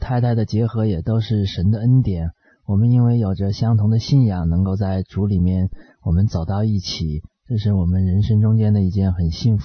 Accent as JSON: {"language": "Chinese", "country": "China", "said": "我来自中国大陆，和许多听众的背景也都是一样，都是一个无神论的背景，"}